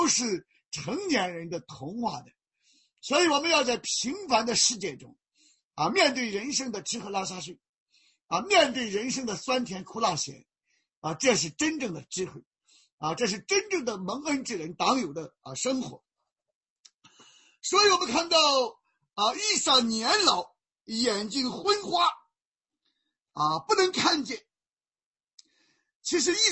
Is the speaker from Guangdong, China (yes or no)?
no; Shandong, China; 那我小的时候在山东，那我们就知道山东人男子汉